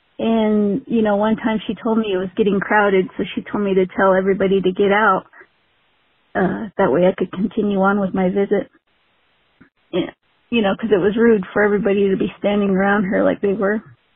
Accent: New Mexico, United States; I'm from New Mexico.

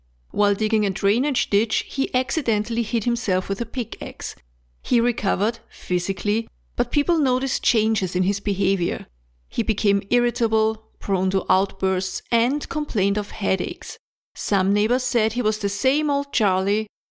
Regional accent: Austria; from Austria

